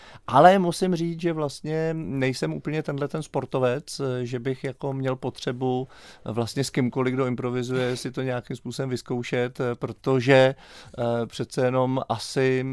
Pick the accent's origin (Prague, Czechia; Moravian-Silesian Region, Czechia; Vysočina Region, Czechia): Moravian-Silesian Region, Czechia; Havířov; já k němu mám trochu blíž, protože jsem původně z Havířova.